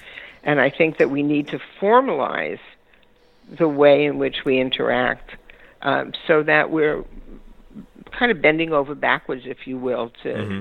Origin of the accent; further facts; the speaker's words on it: Bronx, New York, United States; I grew up in the Bronx in New York, mm-hmm. and I'm a redhead.